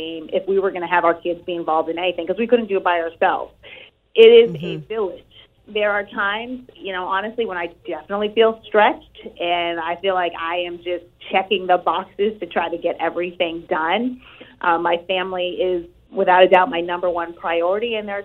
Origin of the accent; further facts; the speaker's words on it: New England, United States; But it was here in New England, in my hometown, my area. So it was perfect.